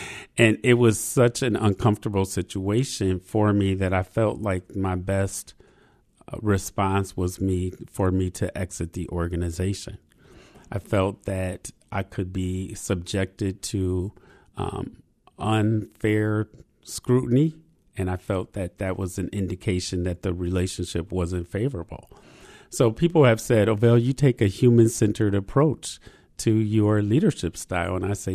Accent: Grand Rapids, Michigan, United States; Yes, I was born and raised in Grand Rapids, interestingly enough, right across the street from Martin Luther King Park.

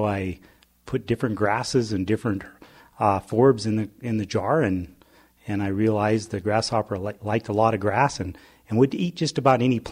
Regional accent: Butte, Montana, United States; That came from growing up in Butte.

